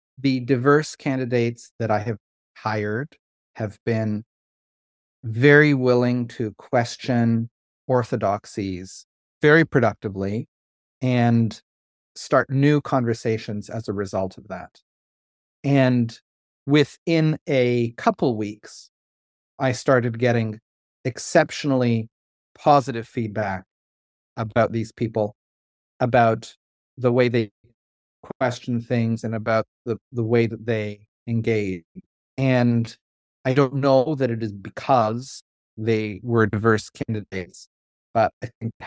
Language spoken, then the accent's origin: English; Canada; also born or lived in Taiwan; I'm from Canada. I worked in Taiwan.